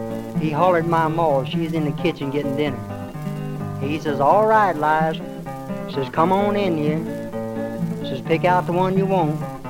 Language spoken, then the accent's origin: English; Arkansas, United States; born there; You know, I was born down there in Arkansas.